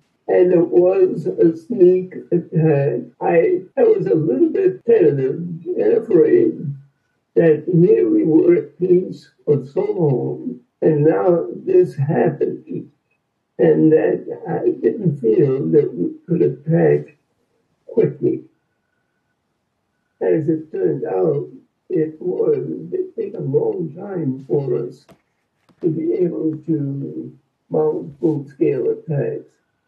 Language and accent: English; Lawrence, Massachusetts, United States; born there; I was born in Lawrence, Massachusetts.